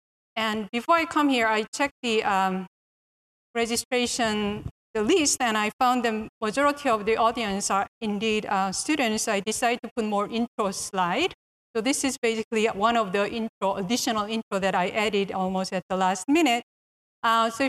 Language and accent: English; Toronto, Ontario, Canada; and I'm from Toronto